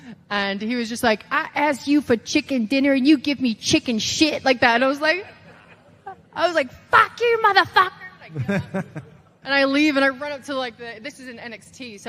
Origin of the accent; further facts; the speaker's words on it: England, United Kingdom; I'm from England. We do this.